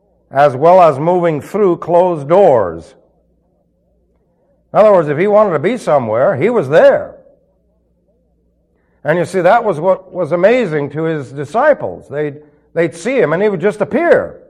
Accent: New York City, New York, United States; But then he was raised in Indiana and I was raised in New York City, so you see people speak a little differently in New York City.

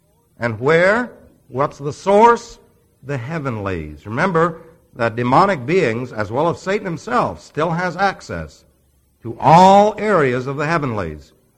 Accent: New York City, New York, United States; born there; Remember, I was born in New York City, but I have since given up my citizenship and joined the ranks of the Confederacy.

